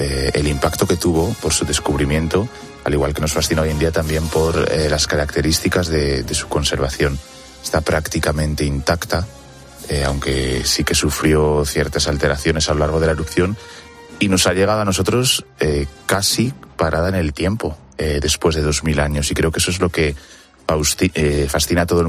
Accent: Castilla-La Mancha, Spain; yo que vivo cerca de Segóbriga y soy manchego

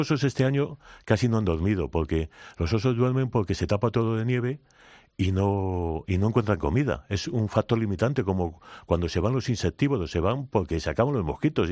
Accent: Asturias, Spain; Yo soy asturiano

